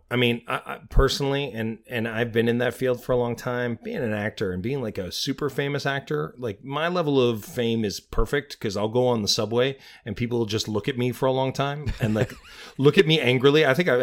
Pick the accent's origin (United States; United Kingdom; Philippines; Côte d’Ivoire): United States; Long Beach, New York; I grew up in Long Beach, Long Island.